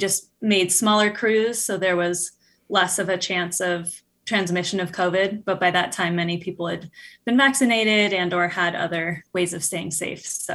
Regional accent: Boulder, Colorado, United States; So I was in this very program as a teenager growing up in Boulder, Colorado.

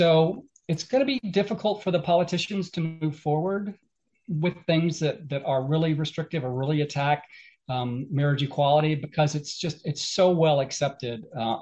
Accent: Canada; I'm a Canadian, so I'm not leaving.

